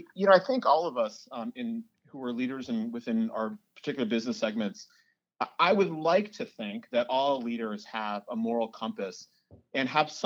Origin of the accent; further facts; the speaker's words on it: Massachusetts, United States; Mine started out as a growing up in Massachusetts and in the suburbs of Boston.